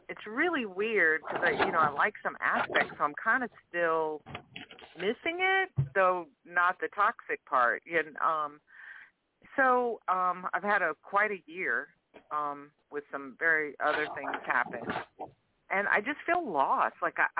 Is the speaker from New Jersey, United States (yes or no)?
no; Louisiana, United States; I'm from Louisiana.